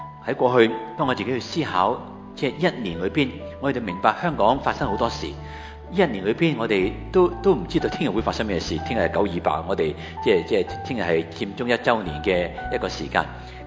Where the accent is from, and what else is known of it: China